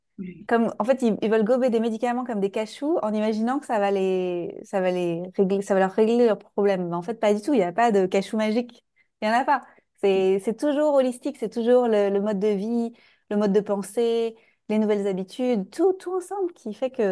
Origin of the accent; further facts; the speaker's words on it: Nantes, Pays de la Loire, France; moved away as an adult; also born or lived in Costa Rica; now in Bali, Indonesia; j'habite à Bali, près de la mer, depuis l'année dernière. Avant, je vivais au Costa Rica. Je suis originaire de France, de Nantes, j'ai 40 ans.